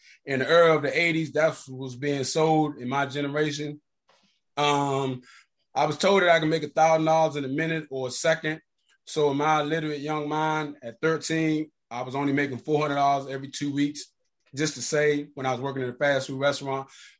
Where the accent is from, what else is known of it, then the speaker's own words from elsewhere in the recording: Landover, Maryland, United States; also born or lived in Washington, D.C.; I was born in Washington, D.C. Then my mother and father moved to Prince George County, Maryland, Landover. I went to school, public school in Maryland, and I went to private school in Washington, D.C.